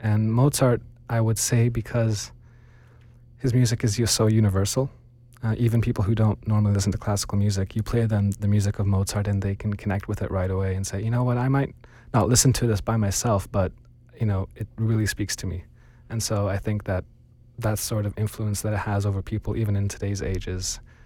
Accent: Toronto, Ontario, Canada; I'm from Toronto, Canada, and I am 19 years old.

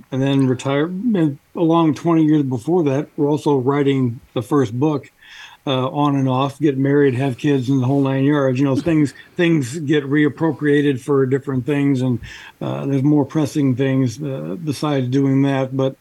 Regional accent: Illinois, United States; also born or lived in Richmond, Virginia; I was born in Richmond, Virginia, a long time ago, back in 1960. And then, you know, my parents moved around and so forth, job transfers and that kind of thing. And then ended up here living in Illinois from about 69 to 79, graduated high school.

